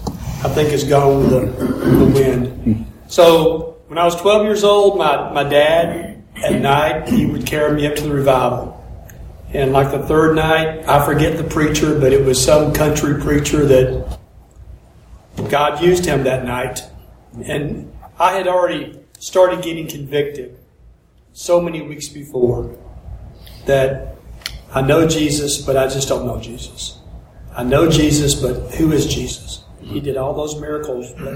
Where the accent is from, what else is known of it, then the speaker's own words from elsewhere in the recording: Alpharetta, Georgia, United States; When I was growing up in Alpharetta, every time I saw a Fulton County police car or a City of Alpharetta police car, I would just stand there and stare at it.